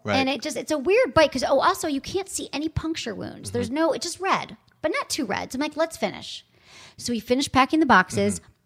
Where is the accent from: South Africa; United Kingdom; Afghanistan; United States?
South Africa; I grew up in South Africa.